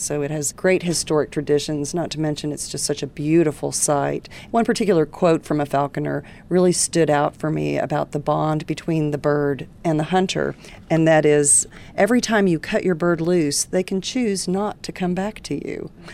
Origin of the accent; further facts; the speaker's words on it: Dallas, Texas, United States; And I grew up in Dallas. I remember the Trinity River 25, 30 years ago was seen as little more than a sewer.